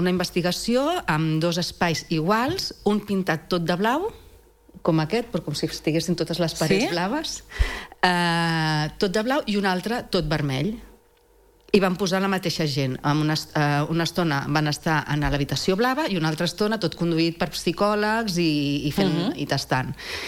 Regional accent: Tiana, Catalonia, Spain; No, vinc de Tiana.

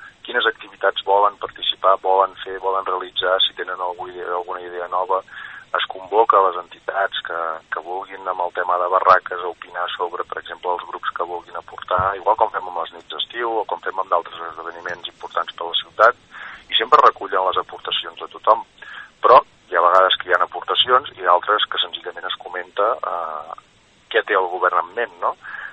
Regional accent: Catalonia, Spain; forma part de la nostra festa, com a catalans, no?

